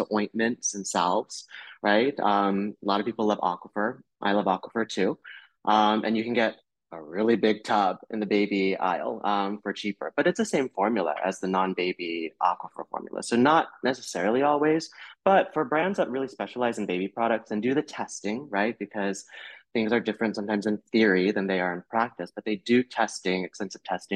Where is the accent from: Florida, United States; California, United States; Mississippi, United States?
Florida, United States; And, you know, I grew up in North Florida.